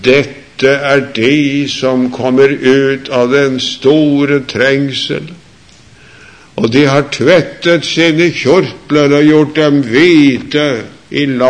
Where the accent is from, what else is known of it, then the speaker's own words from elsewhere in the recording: Sarpsborg, Østfold, Norway; men hjemme i Sarpsborg, jeg vokste opp der.